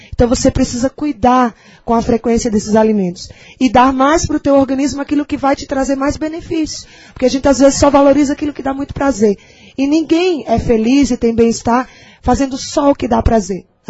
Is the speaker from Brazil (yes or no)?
yes; Northeast Brazil, Brazil; eu falo isso porque eu sou nordestina, né?